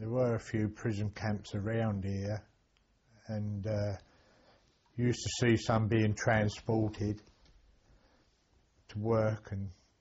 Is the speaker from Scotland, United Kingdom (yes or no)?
no; Dorking, South East England, United Kingdom; I was born in Dorking.